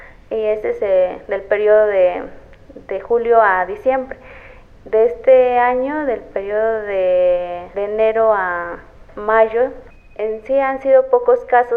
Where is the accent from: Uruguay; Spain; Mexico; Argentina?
Mexico; Santa María Yucuiti, Oaxaca; tengo 22 años. Soy del municipio de Santa María, Yucuiti